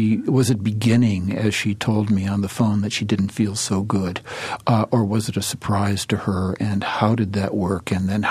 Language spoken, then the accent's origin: English; Cleveland, Ohio, United States; I was raised in Cleveland, and it was a place of such formidable grayness